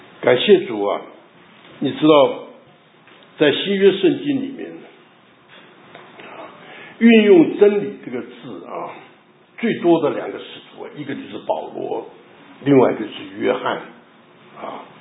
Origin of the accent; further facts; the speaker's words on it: China; 我们那个良心呢就像我们中国人呢从前呢那个旧时代的那个家庭里面